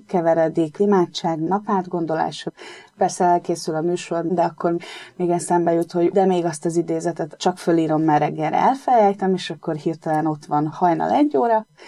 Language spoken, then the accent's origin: Hungarian; Esztergom, Komárom-Esztergom, Hungary; Esztergomba. Én esztergomi vagyok.